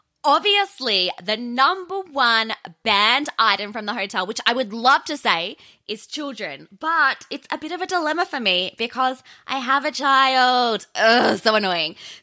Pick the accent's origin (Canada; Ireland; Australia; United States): Australia; because I'm Australian, I'm a bogan